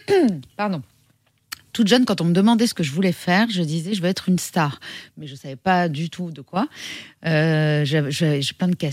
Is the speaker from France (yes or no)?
yes; Provence-Alpes-Côte d'Azur, France; J'ai grandi dans un environnement assez majestueux, c'est la Côte d'Azur.